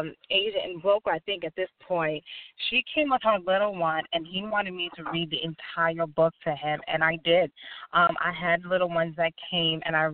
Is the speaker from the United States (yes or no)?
yes; Suffern, New York, United States; I'm originally from Suffern, New York.